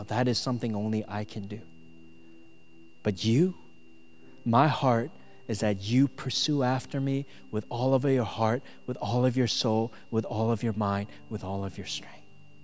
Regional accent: Minnesota, United States; I'm from Minnesota, you're from Texas. I'm Asian, some of you are Caucasian

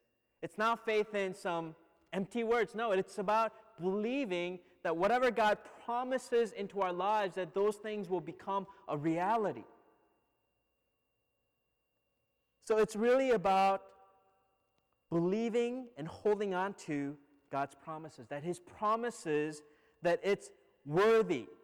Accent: Minnesota, United States; moved away; also born or lived in Korea; I grew up in Minnesota, so one of the favorite activities in Minnesota during the winters is skiing

